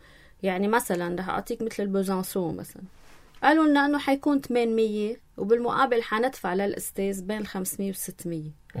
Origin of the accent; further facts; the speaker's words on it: Lebanon; إذا نحن عن جد لبنانية